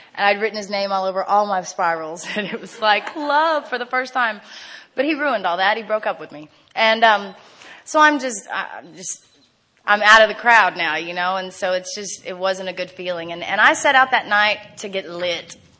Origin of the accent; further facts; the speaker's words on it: San Antonio, Texas, United States; I'm from San Antonio. It's so dumb. Anyway, we come from a great family.